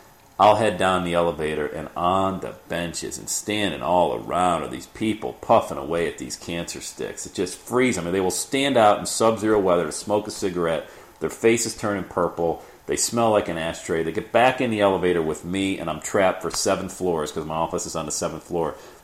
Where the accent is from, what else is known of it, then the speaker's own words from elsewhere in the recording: Cincinnati, Ohio, United States; I wake up in my hometown, Cincinnati, Ohio.